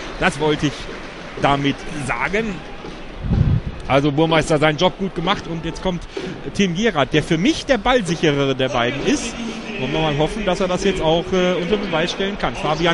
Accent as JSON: {"language": "German", "town": "Bielefeld", "region": "North Rhine-Westphalia", "country": "Germany", "said": "Auch als Bielefelder muss ich ehrlich sagen, das muss nicht sein."}